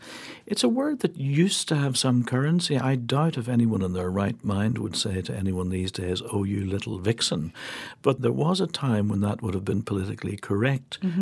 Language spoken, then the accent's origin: English; Ireland; accent: Irish; Maybe it's my Irish accent, but do we deify or deify?